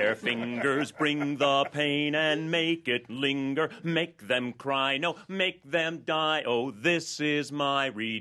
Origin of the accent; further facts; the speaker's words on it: California, United States; Well, I used to follow the Bay Bombers as a kid growing up in the Bay Area, Charlie O'Connell and Joni Wesson.